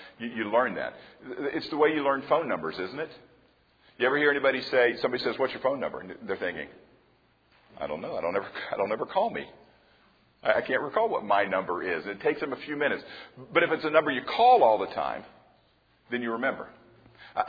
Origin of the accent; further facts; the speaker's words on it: Tampa, Florida, United States; because that certainly was one of the greatest facets of growing up in Tampa.